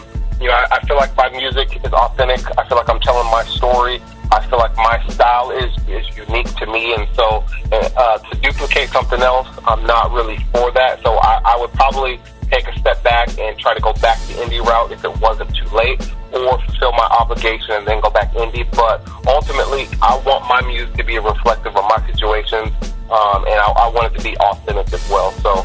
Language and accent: English; Bremerton, Washington, United States; I am from the Seattle area. Most notably, it's called a small town called Bremerton.